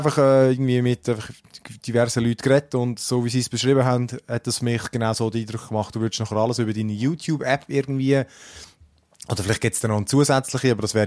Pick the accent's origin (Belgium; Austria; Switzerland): Switzerland; Also ich meine, bei uns in der Schweiz für ein Fernsehabo, die kostet nichts.